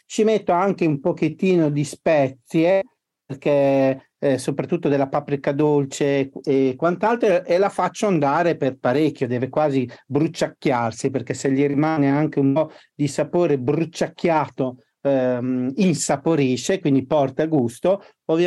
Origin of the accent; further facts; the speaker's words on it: Bologna, Emilia-Romagna, Italy; io da buon emiliano di origine bolognese invece vi lancio la ricetta delle tagliatelle, perché è un must del nostro territorio